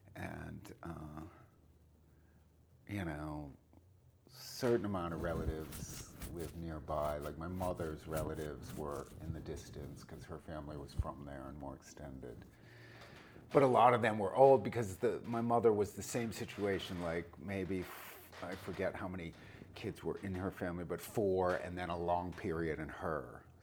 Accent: Plymouth, Massachusetts, United States; I was born in Plymouth, Massachusetts, which is a town that contains the smaller little town I lived in, Manomet, Massachusetts.

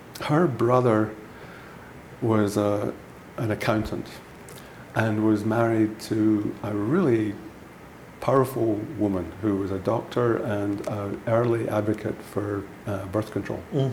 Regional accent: Glasgow, Scotland, United Kingdom; born there; I was born in Glasgow in Scotland, 1951.

